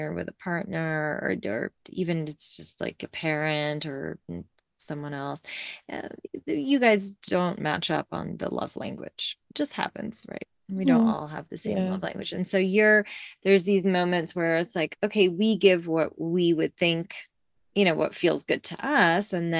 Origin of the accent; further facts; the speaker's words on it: Beirut, Beirut Governorate, Lebanon; I grew up in Beirut. Like, I mean, the least naturey place on ever. And I just like, just such a city girl.